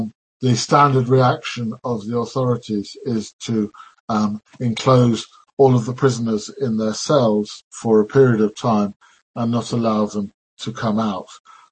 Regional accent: Scotland, United Kingdom; I am more Scottish than English, so I'm allowed to joke about these things.

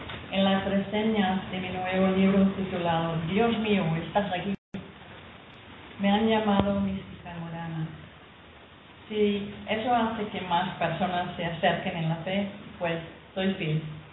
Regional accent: Denmark; first language Danish; Spanish is a second language; en danés, en mi lengua materna.

